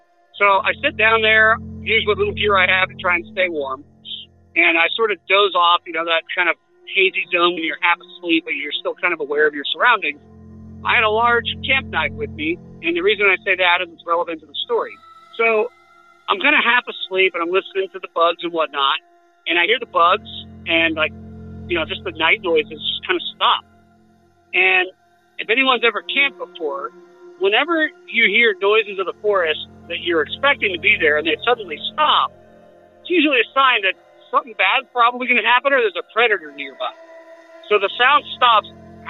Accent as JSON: {"language": "English", "region": "Arizona", "country": "United States", "tie": "born or raised there", "said": "I grew up in Arizona. I spent a lot of time in the northern woods there."}